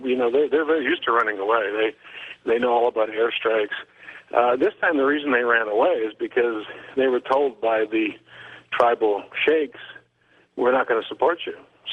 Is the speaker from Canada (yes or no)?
yes; Canada; I'm not running for president because I'm Canadian